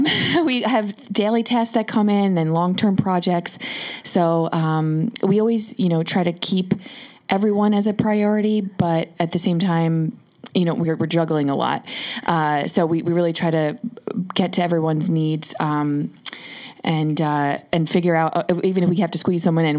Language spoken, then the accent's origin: English; Yorktown Heights, New York, United States; now in Chappaqua, United States; I do. Yes. I live in Chappaqua. I'm from Yorktown Heights. So and now I live in Chappaqua. So I'm very local.